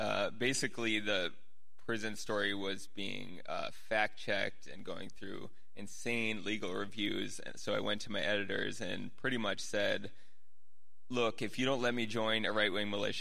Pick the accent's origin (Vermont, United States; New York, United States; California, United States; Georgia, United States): California, United States; Oakland; when I told them I was from Oakland, they were like, oh, you got to get out of Oakland